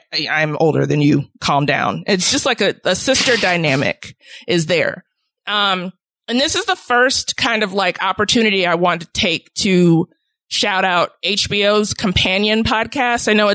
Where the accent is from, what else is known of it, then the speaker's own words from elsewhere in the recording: Chicago, Illinois, United States; I'm from the South Side of Chicago. I still live on the South Side of Chicago.